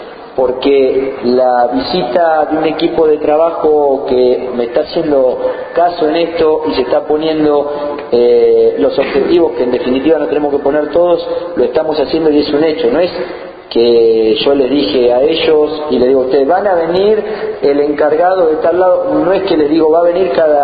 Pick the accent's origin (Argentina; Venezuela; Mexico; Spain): Argentina; Energía, Buenos Aires; Yo soy de Energía también, un pueblo del distrito, y como habitante del distrito realmente siempre hemos estado lejos de los lugares de decisión.